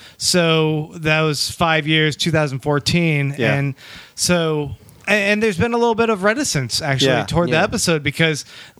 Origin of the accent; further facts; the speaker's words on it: Austin, Texas, United States; we are three guys from Austin, Texas, which is very liberal